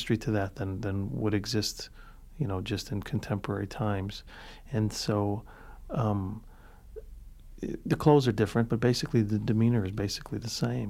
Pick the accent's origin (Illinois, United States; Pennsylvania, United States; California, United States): Illinois, United States; Cicero; born or raised there